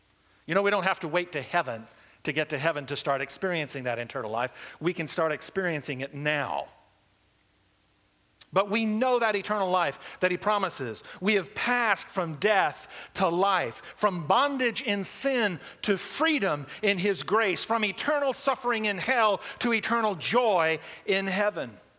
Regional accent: United States; I thank God that I'm an American

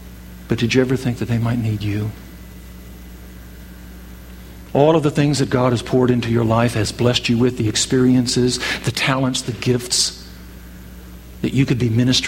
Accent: Arkansas, United States; now in California, United States; I was raised, David and I were both raised in a church that practiced closed communion. And when we came out from Arkansas to California, the church that we attended over in Dos Palos also practiced closed communion.

